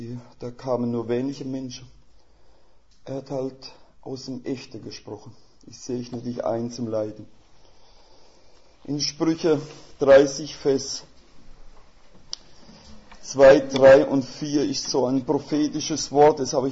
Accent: Rhineland-Palatinate, Germany; accent: Palatine German; Es ist halt so schön im Pfälzischer kann ich meiner Frau sagen, ich habe dich ein bisschen schon lieb.

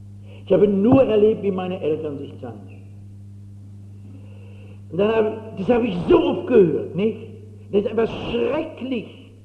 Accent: Frankfurt, Hesse, Germany; Ich bin so als Frankfurterin so Ästhetin.

